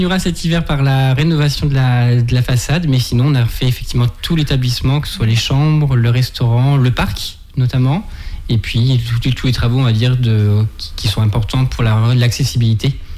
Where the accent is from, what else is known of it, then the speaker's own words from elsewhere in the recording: Normandy, France; born there; donc j'ai 39 ans maintenant, je suis natif de Normandie